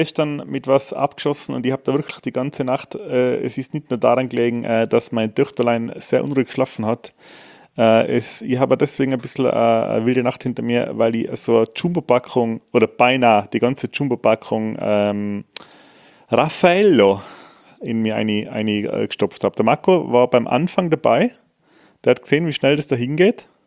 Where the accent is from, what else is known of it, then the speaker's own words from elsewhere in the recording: Füssen, Bavaria, Germany; weil ich bin in der Nähe von Füssen aufgewachsen